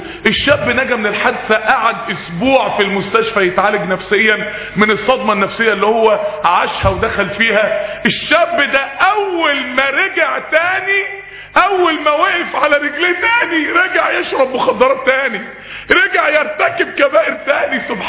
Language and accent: Arabic; Mansoura, Dakahlia, Egypt; عندنا في المنصورة